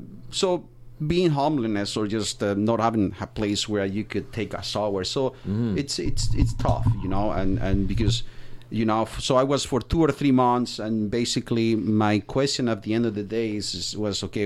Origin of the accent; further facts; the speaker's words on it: Spain; English is a second language; now in Canada; I came from Spain to Canada all alone.